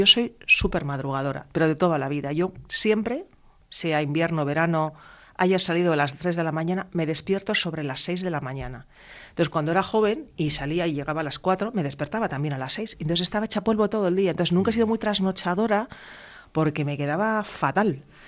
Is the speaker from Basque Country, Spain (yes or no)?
no; La Rioja, Spain; A mí me encanta el tinto, soy de Rioja, me gusta mucho.